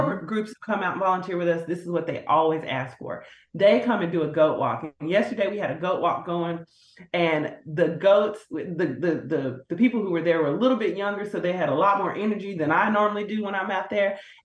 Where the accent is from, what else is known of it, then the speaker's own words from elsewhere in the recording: Dallas, Texas, United States; And for me, again, I'm born and raised in Dallas.